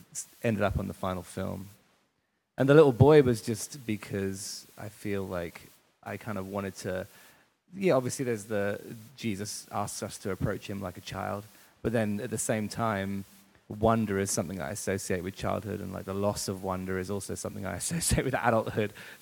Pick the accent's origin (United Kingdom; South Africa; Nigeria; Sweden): United Kingdom; England; now in Portland, United States; I'm from England, but I do live very close to here, across the water in Portland.